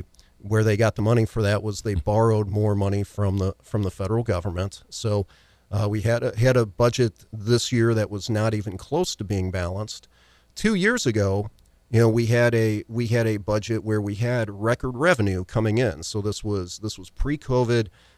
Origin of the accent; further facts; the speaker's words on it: United States; You know, I grew up in Monroe County. My parents were school teachers.